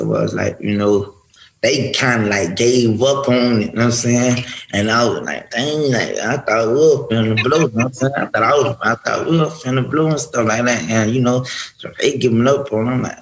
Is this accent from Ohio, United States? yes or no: no; Pompano Beach, Florida, United States; I'm from Pompano, I pop a hole, you hear?